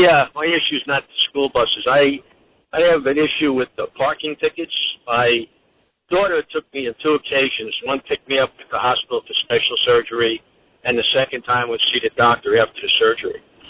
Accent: New Jersey, United States; We're from New Jersey.

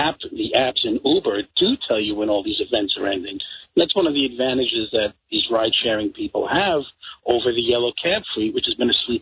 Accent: Brooklyn, New York, United States; I'm a New Yorker. I support the yellow. Listen, I'm a Brooklyn guy. I support the yellow cabs.

